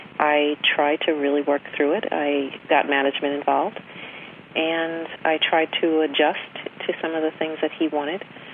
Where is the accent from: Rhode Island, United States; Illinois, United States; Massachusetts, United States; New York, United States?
New York, United States; New York City; I grew up in New York City.